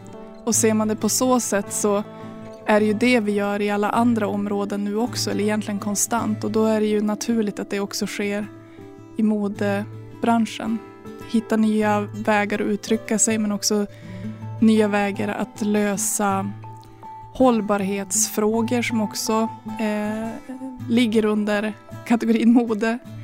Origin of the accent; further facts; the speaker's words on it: Västernorrland County, Sweden; berättelser från området Höga Kusten där jag kommer ifrån.